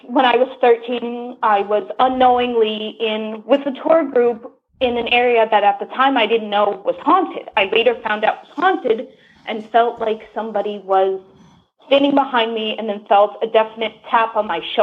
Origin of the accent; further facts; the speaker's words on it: New York, United States; I'm from New York City.